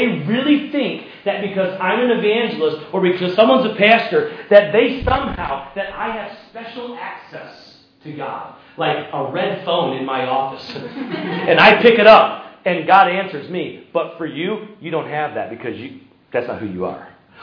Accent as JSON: {"language": "English", "country": "United States", "said": "Yeah, you're Kiwis. I'm an American. So what?"}